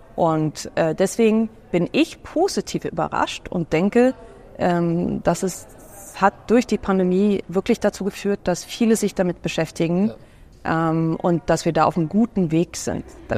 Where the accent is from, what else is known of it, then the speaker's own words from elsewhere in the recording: Sweden; Ich bin Schwedin und wir haben auch ein Haus in Schweden.